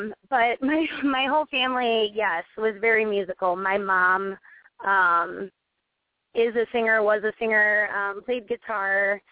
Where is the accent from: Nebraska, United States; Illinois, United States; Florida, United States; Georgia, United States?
Illinois, United States; Manhattan; I am originally from Moni, Illinois, out south of Tinley Park, north of Kankakee, Bourbonnais, a small little town.